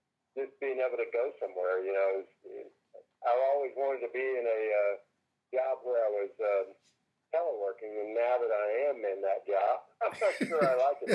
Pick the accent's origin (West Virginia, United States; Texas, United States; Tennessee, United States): Texas, United States; Fort Worth; now in Georgia, United States; they always ask, where are you from? And I say Fort Worth, Texas, and there's a little bit of a letdown because they wanted it to be somewhere in Georgia.